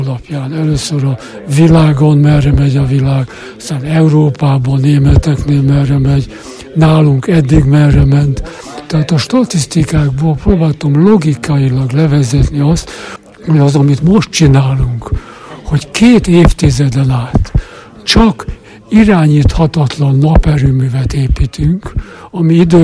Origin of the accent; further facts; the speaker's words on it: Lőrinci, Heves, Hungary; Én erőmű mellett nőttem föl, 50-es években, Mátrában, Lőrincében.